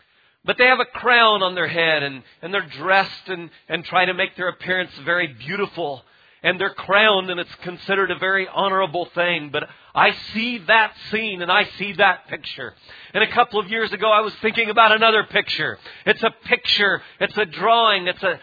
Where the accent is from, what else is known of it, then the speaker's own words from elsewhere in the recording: California, United States; I grew up in California